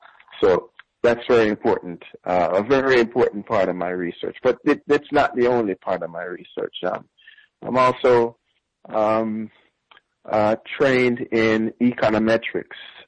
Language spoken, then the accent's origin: English; Jamaica; now in United States; I grew up in Jamaica, and you know, my sense of politics came of age in the 1970s with Michael Manley government.